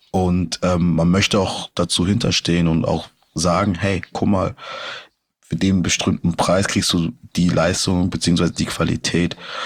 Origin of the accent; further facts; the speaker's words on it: Karlsruhe, Baden-Württemberg, Germany; So die Heimat Karlsruhe bleibt immer für mich sehr wichtig